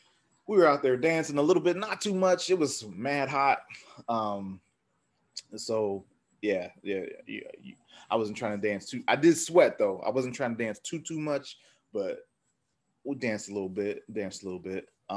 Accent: Dayton, Ohio, United States; now in Omaha, United States; I've been in Omaha, the Omaha area since 94, but I'm from Dayton, Ohio, if you didn't know.

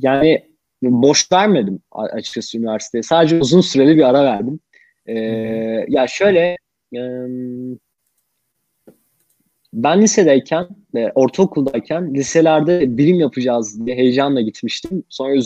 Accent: Ankara, Turkey; ben Ankara'dan geldim. Ankara'dan geldim. Ankara'da doğdum. Ve eğitim de burada gerçekleştirdim.

